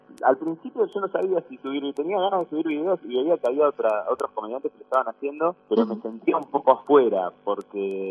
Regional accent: Lomas de Zamora, Buenos Aires Province, Argentina; born there; Yo nací en Loma de Zamora, en Gran Buenos Aires.

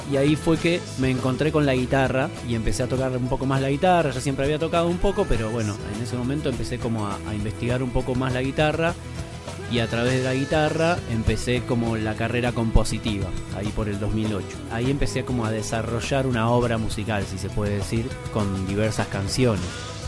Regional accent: Mercedes, Buenos Aires Province, Argentina; en mi pueblo natal, allá en Mercedes, provincia de Buenos Aires, allá por los años 80.

